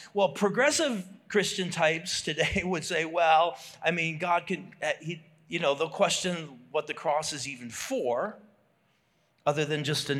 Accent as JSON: {"language": "English", "region": "Minnesota", "country": "United States", "tie": "born or raised there", "said": "growing up in Minnesota, being a Minnesota Vikings fan, back in the 70s"}